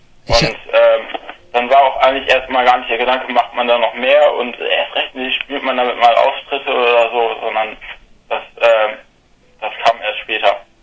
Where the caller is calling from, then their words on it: Bremen, Germany; Bremen. Horn, genau.